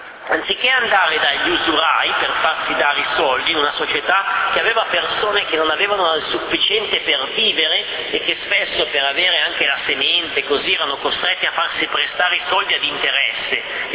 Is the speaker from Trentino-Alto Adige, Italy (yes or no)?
no; Abbiategrasso, Lombardy, Italy; io vengo da Piategrasso, mio nonno era nelle zone de Vöger, che significa ozero in italiano